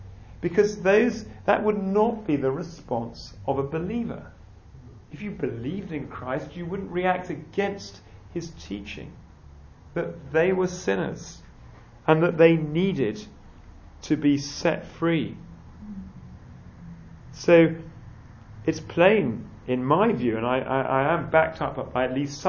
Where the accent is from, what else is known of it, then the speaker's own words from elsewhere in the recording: England, United Kingdom; And I could think, well, I'm English, you know, of course I'm a superior being because I'm English.